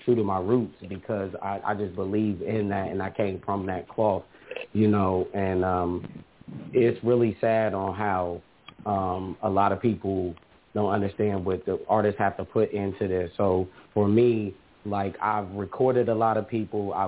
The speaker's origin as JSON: {"language": "English", "town": "Columbus", "region": "Ohio", "country": "United States", "said": "a lot of opportunities that I could have had was denied and declined because I was from Columbus."}